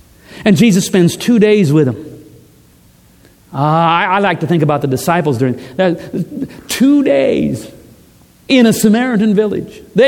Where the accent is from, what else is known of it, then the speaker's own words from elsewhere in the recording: United States; as an American growing up in the 70s, 60s and 70s in the Cold War